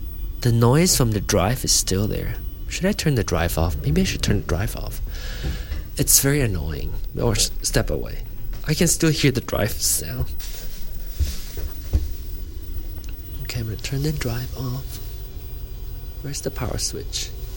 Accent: Malaysia; now in United States; We meaning both the couple of a binational couple, say by nationality, I'm Malaysian, and my partner's American.

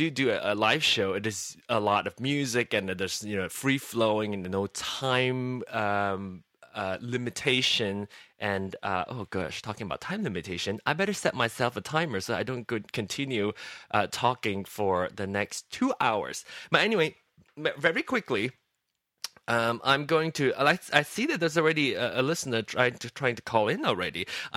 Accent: Malaysia; now in United States; I'm here in America. So it's quite difficult. I can relate to you via my experience growing up in Malaysia

